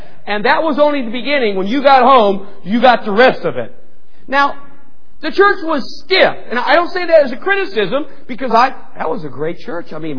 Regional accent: Parma Heights, Ohio, United States; I grew up in the Parma Heights Baptist Church, which is part of the Swedish Baptist Convention, right next to Parma Town, May Company.

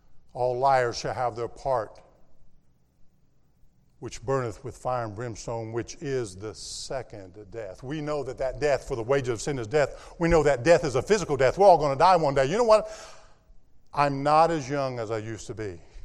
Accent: Nashville, Tennessee, United States; Now, I come from Nashville

